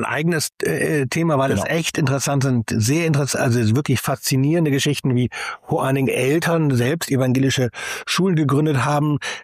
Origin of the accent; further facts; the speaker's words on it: Hamburg, Germany; Ich selber bin ja Hamburger und komme aus einer ganz besonderen religionspädagogischen Situation.